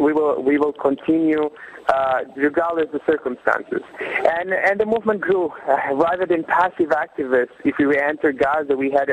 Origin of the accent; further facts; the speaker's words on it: Portugal; I'm from Portugal. I grew up in the struggle. My family has a connection to Palestine